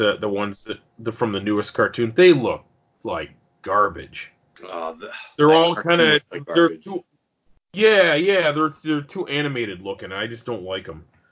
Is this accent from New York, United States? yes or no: yes; New York, United States; me and you growing up in New York together, you and I met, and, you know, we were in, like, fourth grade